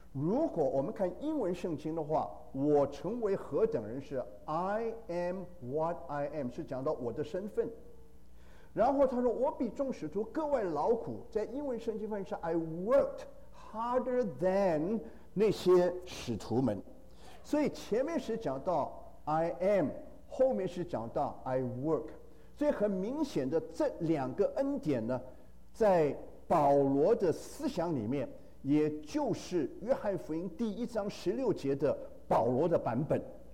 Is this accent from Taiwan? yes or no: no; China; 我们中国人哈，这些年来我常常有机会回到国内